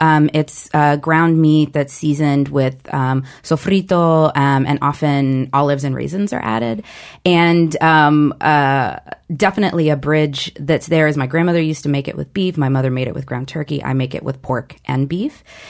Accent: Atlanta, Georgia, United States; also born or lived in Puerto Rico; I was born in Puerto Rico, but my family moved to Atlanta when I was about 5.

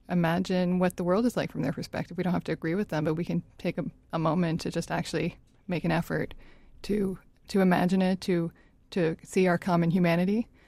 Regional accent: Canada; I'm Canadian. I'm not American, so I've been standing by and I can't even vote.

